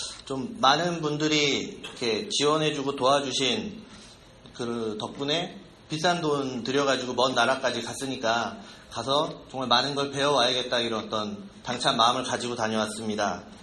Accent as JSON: {"language": "Korean", "country": "South Korea", "moved": "as an adult", "lives_now": "United States", "said": "저는 작년 6월에 한국에서 이곳으로 이민을 왔습니다. 와이프는 여기서 어린 시절부터 살았지만 저는 토종 한국인으로 살다가 작년에 미국에 왔고"}